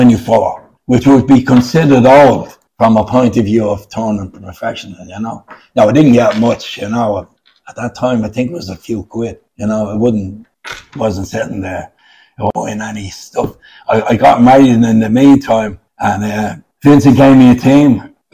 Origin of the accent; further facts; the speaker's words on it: Ireland; Now, I went to see Ireland playing. Obviously, we're all Irish kids. I went and seen them playing rugby. We're very parochial, if I can say that, as far as a nation is concerned.